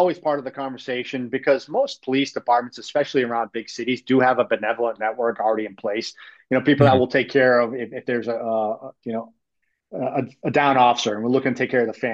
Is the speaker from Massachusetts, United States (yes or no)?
yes; Massachusetts, United States; obviously Massachusetts, where we started, and that's my home state